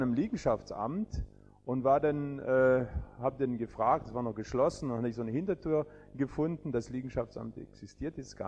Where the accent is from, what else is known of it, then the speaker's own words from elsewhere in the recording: Bochum, North Rhine-Westphalia, Germany; Ich sage, ich bin aus Bochum und will morgen wieder fahren